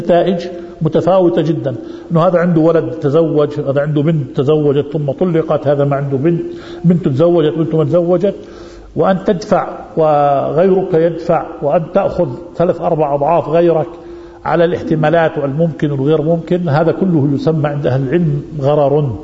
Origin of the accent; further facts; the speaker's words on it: Jordan; جاءوا بلادنا الأردن